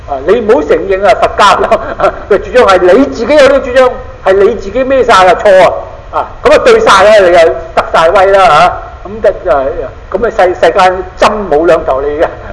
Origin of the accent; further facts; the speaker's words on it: Guangdong, China; 即係我哋廣東人，我中國人